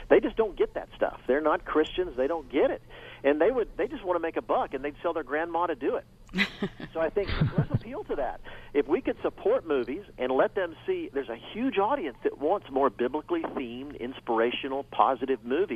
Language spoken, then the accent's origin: English; the South, United States; I grew up in the South with my dad, a pastor, and I remember pastors who would shave their head if you brought so many people to church